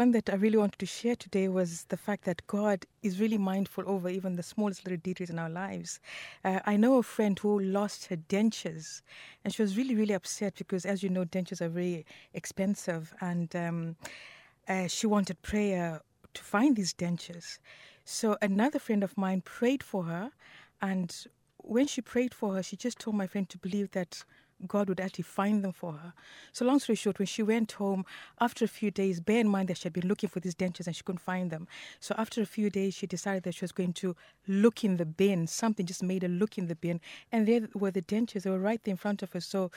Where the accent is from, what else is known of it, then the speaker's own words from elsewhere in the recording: Malawi; now in Ireland; I'm basically from Malawi. I've been in Ireland for 23 years, and it's just an amazing country to be in.